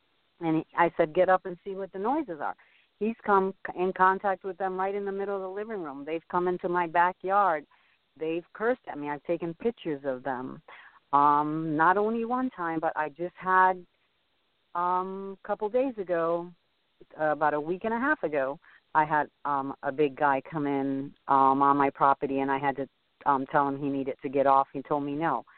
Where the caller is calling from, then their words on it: Port St. Lucie, Florida, United States; I'm calling from Port St. Lucie, Florida.